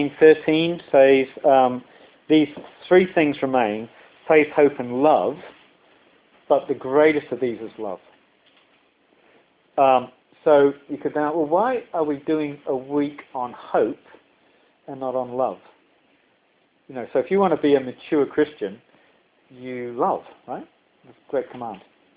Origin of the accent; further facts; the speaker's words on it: New Zealand; I'm from New Zealand, if you haven't picked that up.